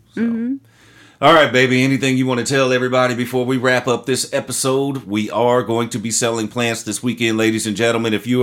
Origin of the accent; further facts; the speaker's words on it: Midwest, United States; I grew up in the country, honey.